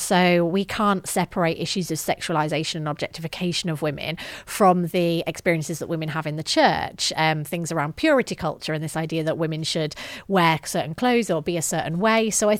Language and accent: English; England, United Kingdom; accent: northern English; Yeah, so I grew up in the north of England, as my accent may betray. And I grew up in a Christian home.